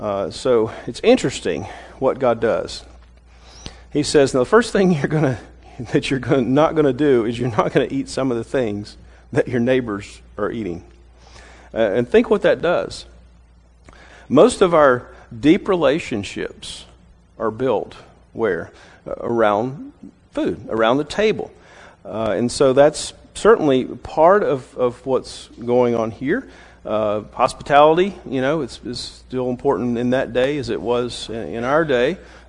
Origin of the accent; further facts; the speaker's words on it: Southern US, United States; I'm a Southerner. I'm just a plain old country boy. And so I grew up eating vegetables and pork and beef and poultry and biscuits.